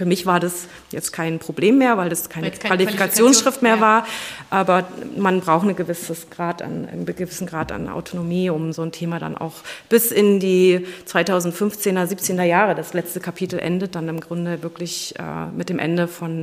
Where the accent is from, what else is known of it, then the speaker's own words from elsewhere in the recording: Brandenburg, Germany; also das Buch ist natürlich getrieben gewesen von auch meiner Heimat, Ostdeutschland, Brandenburg und der Erfahrung dort